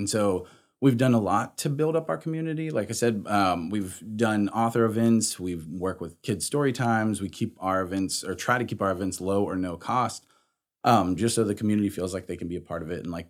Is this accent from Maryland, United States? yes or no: no; Texas, United States; moved away as an adult; But when we first moved, we moved from Texas. We had lived there our whole lives.